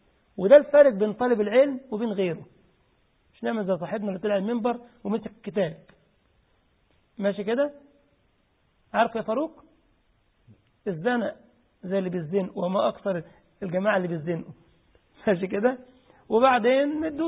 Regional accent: Upper Egypt, Egypt; في بلدنا عارفين الصعيد انتوا الصعيدة عارفين الصعيدة ماشي الحمد لله أنا برضو صعيدي

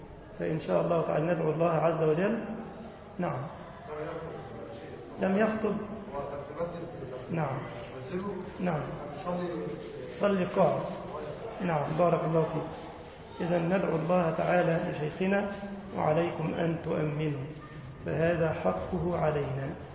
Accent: Egypt; اللهم أمن بلدنا مصر الفتن ما ظهر منها وما بطن

